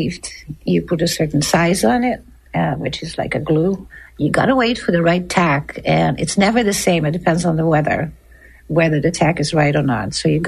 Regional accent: Netherlands; now in Morrisonville, United States; I'm from Holland originally, and I've been a sign maker at Morrisonville, New York for 35 years.

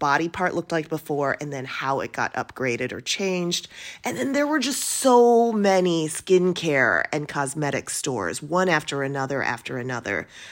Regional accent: United States; I, as an American woman who's much bigger than the average Korean woman, couldn't fit in clothes constantly.

